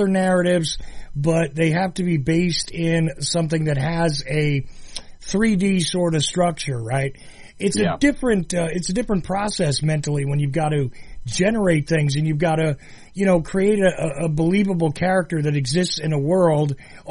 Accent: New Jersey, United States; You know, growing up in New Jersey, which meant I had access to New York.

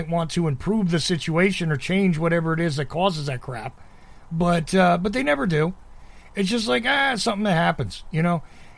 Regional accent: New Jersey, United States; also born or lived in New York City; I'm mainly from New Jersey, but I mean, I lived in New York City

